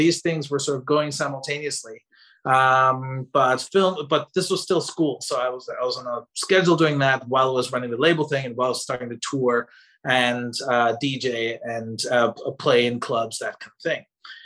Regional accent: Austria; moved away; also born or lived in Dallas; So after I grew up in Austria. I went to Texas to do digital design

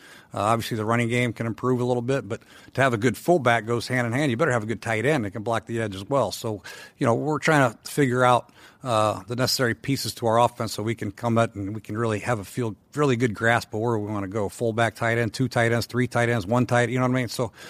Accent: Bloomington, Indiana, United States; also born or lived in Ohio / South Bend / Tampa; I kind of grew up in Indiana. I was born in Ohio, but I was infant when we moved. Grew up in Bloomington, Indiana, South Bend, Indiana, and then went to high school in Tampa.

